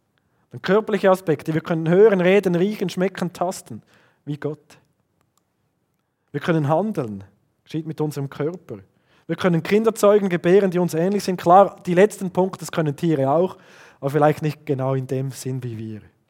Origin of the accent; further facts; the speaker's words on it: Switzerland; Bei uns in der Schweiz machen wir das demokratisch, was richtig und falsch ist.